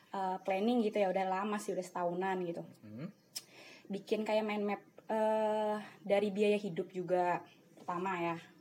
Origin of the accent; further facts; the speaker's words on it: Sampit, Central Kalimantan, Indonesia; now in Kediri, Indonesia; Kalau dari daerah aku sendiri ya, Sampit itu masih aku sama temen aku dari Kota Besi gitu.